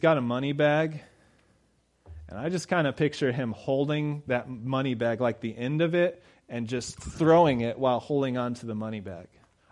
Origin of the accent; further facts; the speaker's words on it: Kansas, United States; But we're from Kansas. We go to the beach.